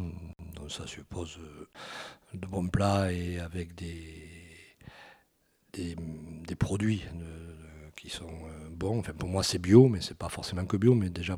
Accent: Lagrolet, France; je suis originaire de Lagrolet, je suis né à Lagrolet.

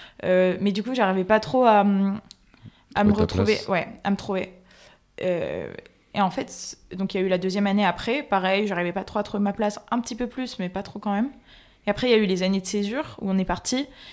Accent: Marseille, Provence-Alpes-Côte d'Azur, France; je venais de Marseille. J'avais un peu les codes de Marseille.

